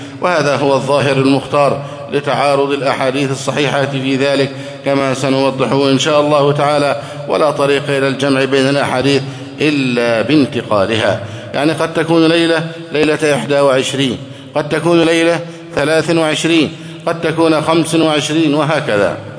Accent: Egypt; اللهم احفظ بلدنا مصر أمنا أمانا، سخاء رخاء

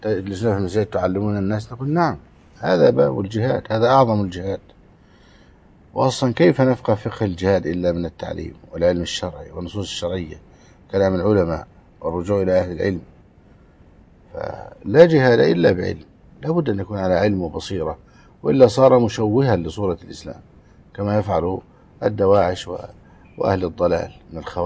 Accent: Egypt; لا يوجد حسين عندنا في مصر

